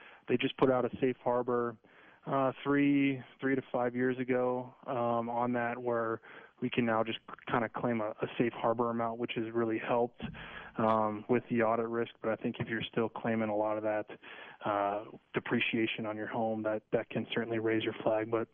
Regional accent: Fort Collins, Colorado, United States; I'm born and raised in Fort Collins

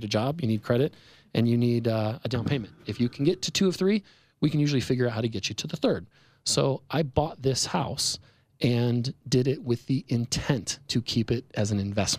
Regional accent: Sacramento, California, United States; moved away as an adult; now in Denver, United States; I grew up in Northern California, came out here to go to DU, and have stayed out here ever since. So I'm a transplant. I'm from the not cool Northern Sacramento part of California, and will never live there again.

